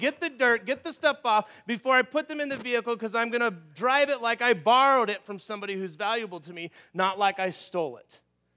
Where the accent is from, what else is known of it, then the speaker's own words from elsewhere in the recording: California, United States; And also back in my hometown, where my home church was in Southern California